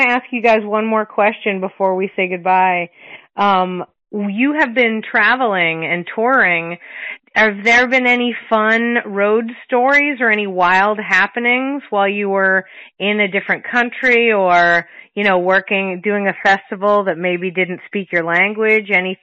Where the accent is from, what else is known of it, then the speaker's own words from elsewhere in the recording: Boston, Massachusetts, United States; Also, I'm realizing I'm from Boston.